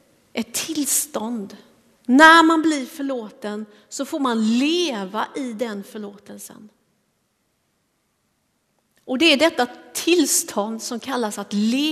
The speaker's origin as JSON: {"language": "Swedish", "region": "Småland", "country": "Sweden", "said": "vid något tillfälle hemma i Småland på en söndagmiddag"}